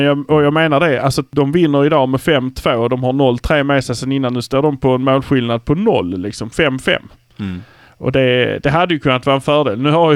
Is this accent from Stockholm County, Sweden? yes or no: no; Malmö, Skåne, Sweden; vi är från Malmö.